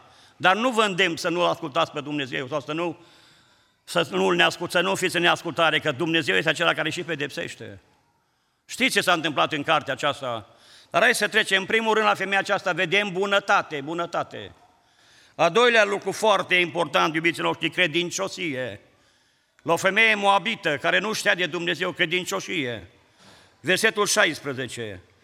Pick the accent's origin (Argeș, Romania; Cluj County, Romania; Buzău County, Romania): Cluj County, Romania; Albini; că noi suntem din Albini, din Cluj